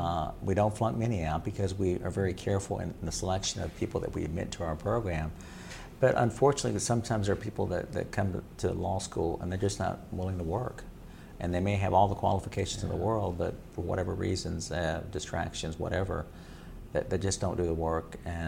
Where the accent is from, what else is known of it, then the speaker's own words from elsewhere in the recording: Texas, United States; now in Nashville, United States; And I really wasn't, because I'm a Texan. Didn't know that much about Nashville.